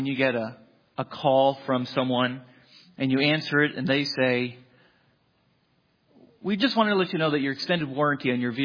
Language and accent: English; Brick Township, New Jersey, United States; also born or lived in Newark; But that's where I was born, Newark, New Jersey. And that I would be, as an 8-year-old child, living at 974 Linden Avenue, Brick Township, New Jersey.